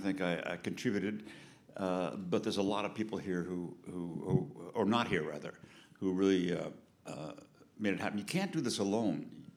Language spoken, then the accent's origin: English; England, United Kingdom; born there; I was born in England. Just about a few months before D-Day. My parents were Flemish and Dutch. We were in England because my mother couldn't take being in the Blitz underground anymore.